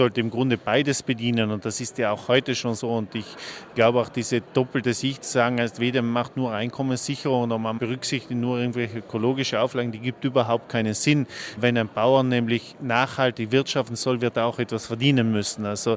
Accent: Trentino-Alto Adige, Italy; Naja, ich komme zum Beispiel aus Südtirol, wir machen das flächendeckend in der gesamten Landwirtschaft.

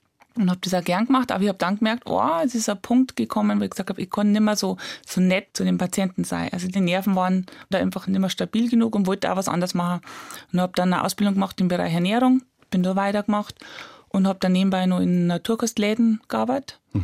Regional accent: Bavaria, Germany; Ich komme direkt aus Oberbayern, aus dem Chiemgau, direkt am Chiemsee, Simsee. Also ich wohne in Brutting

